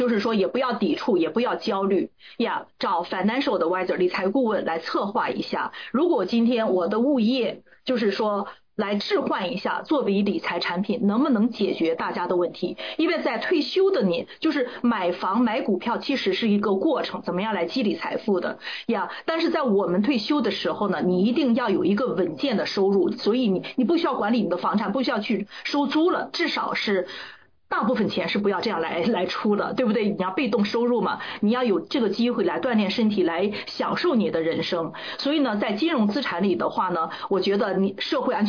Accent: China; 我们都中国人嘛

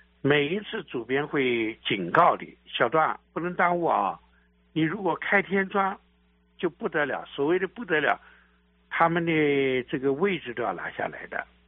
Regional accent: Nanjing, Jiangsu, China; also born or lived in Chengdu; 因为外婆在南京，把我们丢到南京来。那么在南京的时候呢，我首先接触的是昆曲。

